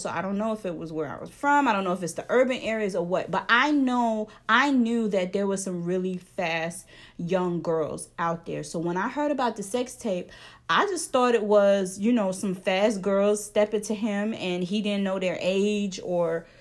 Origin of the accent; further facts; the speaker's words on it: New York City, New York, United States; Me and Crystal are from New York, born and raised in New York City, okay? I went to school in Queens, my middle school.